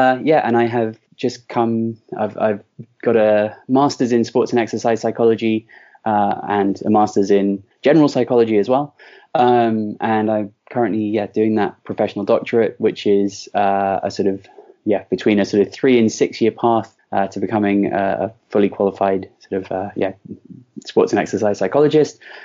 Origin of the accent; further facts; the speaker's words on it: London, United Kingdom; My dad was actually was from Plymouth, so he was an Argyle fan. But I was raised in London